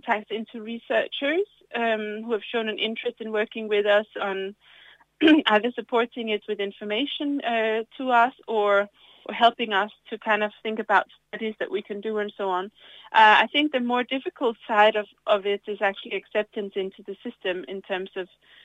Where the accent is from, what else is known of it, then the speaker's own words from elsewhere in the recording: Denmark; English is a second language; moved away as an adult; now in United Kingdom; Well, I'm originally from Denmark